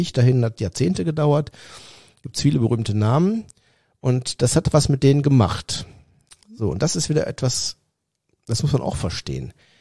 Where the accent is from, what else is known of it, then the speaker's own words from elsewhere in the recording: Trentino-Alto Adige, Italy; Meran hat 30.000, so wie Hahn, wo ich herkomme.